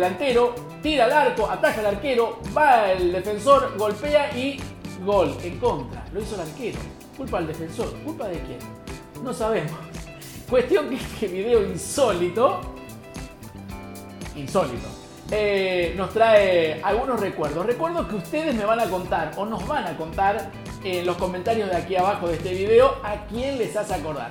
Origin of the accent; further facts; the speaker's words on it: Saladas, Corrientes, Argentina; cosas que pasaban cuando jugábamos ahí en la cortada en mi pueblo, Saladas, al fútbol, a la siesta.